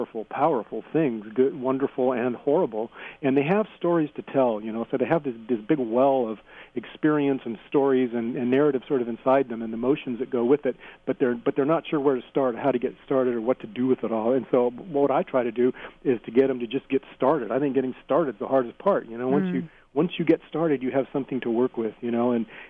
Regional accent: California, United States; now in Fallbrook, United States; Even though I grew up in Orange County, I'd never spent much time there until I was an adult.

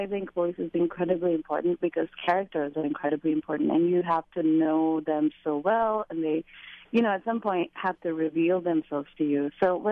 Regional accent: Nigeria; now in United States; I reconnected with a Sri Lankan friend of mine who we grew up together in Nigeria. And she had moved back to Sri Lanka when I moved to America.

